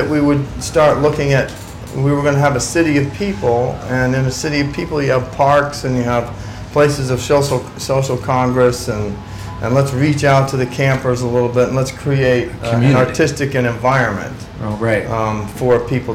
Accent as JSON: {"language": "English", "country": "United States", "tie": "born or raised there", "also_born_or_lived": "Massachusetts", "said": "I was born outside of Boston. I grew up outside of Manhattan."}